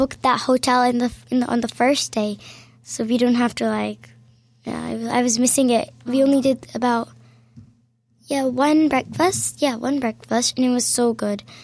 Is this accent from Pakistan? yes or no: yes; Pakistan; And right after that, I went to Pakistan, my home country.